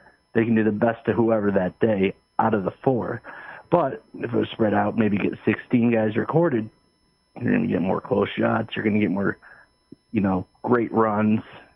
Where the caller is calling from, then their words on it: Michigan, United States; from Michigan.